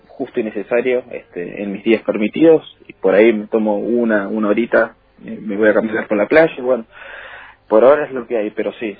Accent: Río Grande, Tierra del Fuego, Argentina; also born or lived in Trelew; Y ya a los pocos meses de haber nacido ya estaba radicado acá en la ciudad de Río Grande.

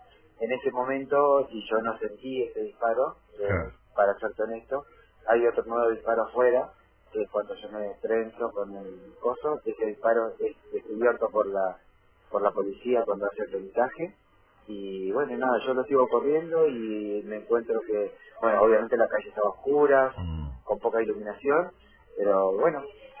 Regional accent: Río Negro, Argentina; moved away as an adult; also born or lived in Caleta Olivia; now in Australia; Yo nací en Caleta Olivia, solamente tuve el nacimiento y mis padres en ese momento decidieron irse a Río Negro y yo me crié en Tierra Grande, y con los años ya grande decidí ir en Australia, y hace 17 años que vivo en Australia.

